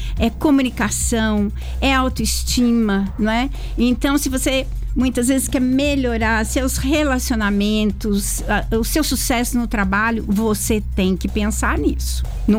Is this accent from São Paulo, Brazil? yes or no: no; Lavras, Minas Gerais, Brazil; É, eu sou daqui de Lavras, muita gente me conhece.